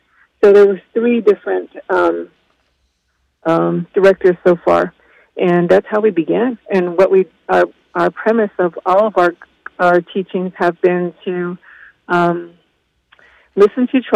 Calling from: Flagstaff, Arizona, United States; So I come to you from Flagstaff, Arizona, and it's appropriate that I honor and do a line acknowledgement.

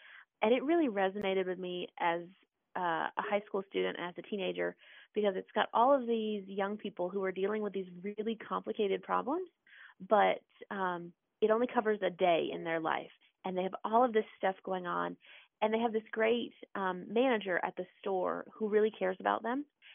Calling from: Sylva, North Carolina, United States; I'm calling from Silva, North Carolina.

